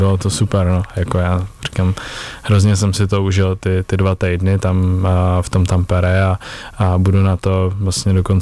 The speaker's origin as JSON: {"language": "Czech", "region": "Prague", "country": "Czechia", "said": "tím jsem tady z Prahy"}